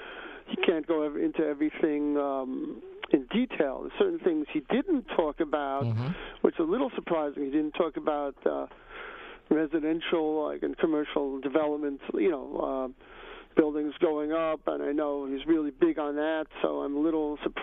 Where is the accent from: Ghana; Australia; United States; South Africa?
United States; New York City, New York; there were yellow cabs all over the city, like where I grew up in the Bronx.